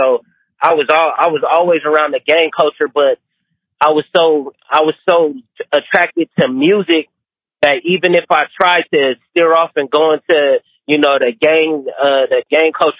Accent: Inglewood, California, United States; Yeah, and I'm born and raised in Inglewood.

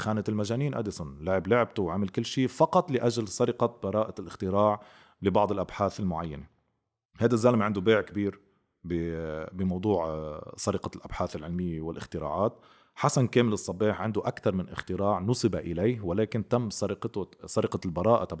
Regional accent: Lebanon; رغم أنه أنا من لبنان وقاعد بلبنان ونقدر نوصل للنبطية

